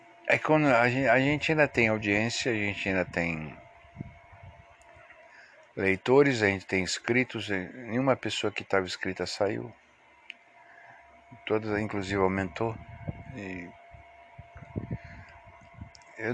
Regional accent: United States; Só porque sou americano, diz que você não pode colocar uma notícia?

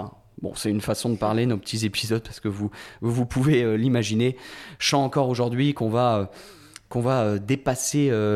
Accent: France; puisque nous-mêmes, nous sommes Français, on observe en tout cas nos comportements.

